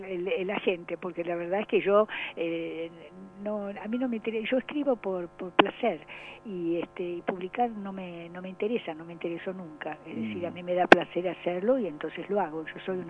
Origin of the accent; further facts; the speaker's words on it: Japan; Yo soy japonesa, ¿verdad? Entonces, en el Japón no hay hipocresía.